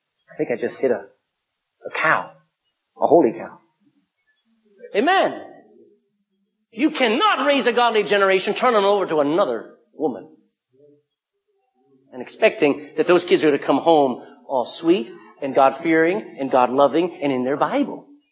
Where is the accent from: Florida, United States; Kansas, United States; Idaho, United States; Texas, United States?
Texas, United States; I can't read that. I'm a Texan.